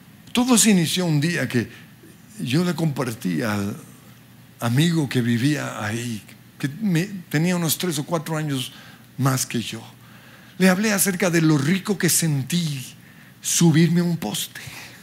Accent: Colombia; hoy hay noticias que nos están llenando como colombianos de odio

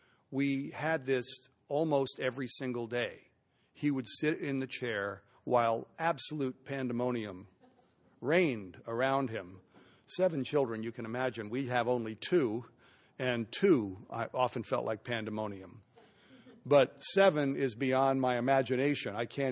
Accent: Belmont, California, United States; When I grew up in San Mateo in Belmont, I grew up reading Herb Cain every day in the Chronicle.

